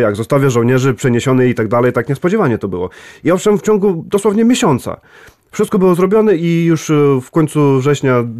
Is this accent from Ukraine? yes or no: yes; Lviv Oblast, Ukraine; Polish is a second language; Tak, no rzecz w tym, że wychowałem się blisko od polskiej granicy. Wychowałem się w obwodzie lwowskim, niedaleko Ustrzyk Dolnych.